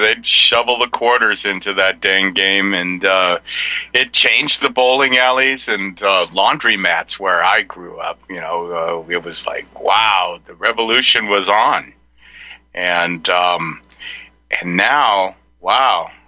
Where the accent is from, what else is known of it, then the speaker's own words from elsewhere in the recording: California, United States; I grew up in Silicon Valley, so, you know, that was kind of normal